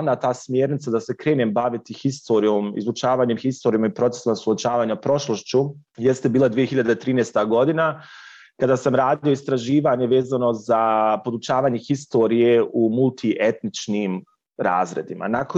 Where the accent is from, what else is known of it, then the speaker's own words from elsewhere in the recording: Bosnia & Herzegovina; ja sam rekao dolazim iz Bosne i Hercegovine